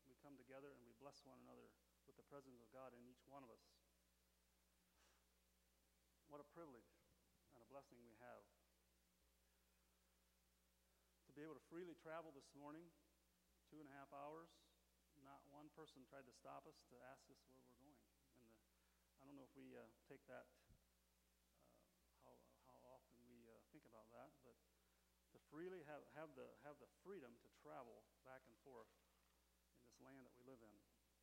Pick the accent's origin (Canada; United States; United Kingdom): United States; Indiana; we have four sons. We're from Indiana there, Allen County.